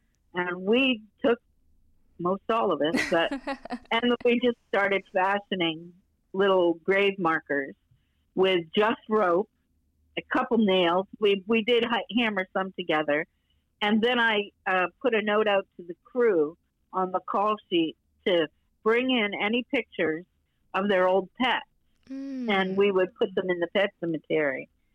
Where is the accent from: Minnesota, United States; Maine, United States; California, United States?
Maine, United States; And I said, I'm a kid from Maine. And I think if you ask any of the Mainers on this crew, they're going to tell you the same thing.